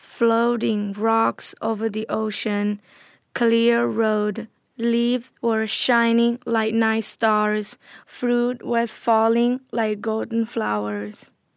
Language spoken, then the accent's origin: English; Thailand; I am from Thailand.